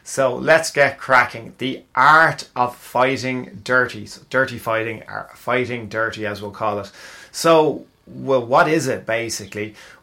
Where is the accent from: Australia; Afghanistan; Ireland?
Ireland; So, of course, being Irish, I immediately went, hang on a second